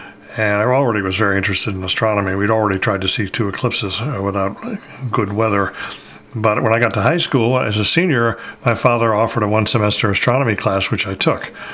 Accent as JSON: {"language": "English", "town": "New London", "region": "Connecticut", "country": "United States", "tie": "born or raised there", "said": "I'm originally from Connecticut. I grew up in a little town called New London, Connecticut."}